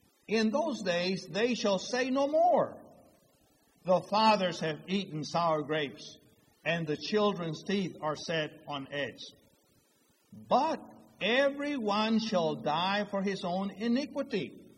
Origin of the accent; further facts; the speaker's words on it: Sinton, Texas, United States; I come from South Texas. It's a little town called Sinton. And it's only 30 miles north of Corpus Christi, Texas.